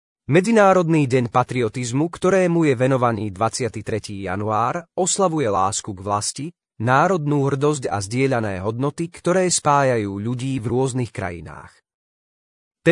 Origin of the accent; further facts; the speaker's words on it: Sicily, Italy; Slovak is a second language; now in Harichovce, Slovakia; Pochádzam z menšej dediny na Sicílii, ktorá má približne 12 tisíc obyvateľov, každý tam každého pozná. Manželka pochádza z Harichoviec, kde momentálne bývame.